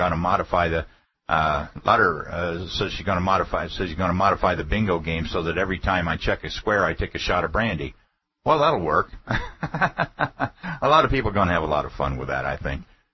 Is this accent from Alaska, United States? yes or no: yes; Fairbanks, Alaska, United States; I grew up in Fairbanks, a few hundred miles north of Wasilla. I was proud to live on the frontier, far from civilization, and like many Alaskans, I lived in a log house on a dirt road